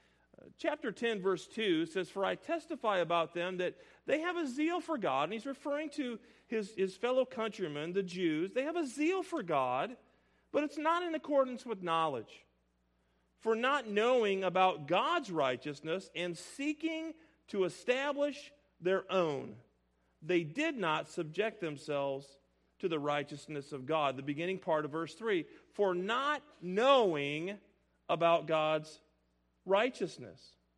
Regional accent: Illinois, United States; But I'm from Illinois. He's a Chicago guy.

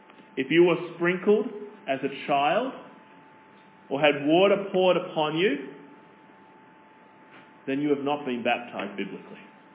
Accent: Australia; I'm an Australian.

